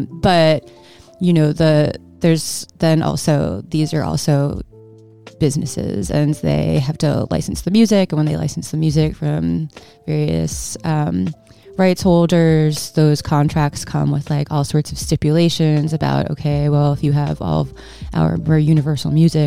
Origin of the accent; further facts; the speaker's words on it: Long Island, New York, United States; I've been writing about music since I was a teenager, for the local alt weekly, like growing up on Long Island.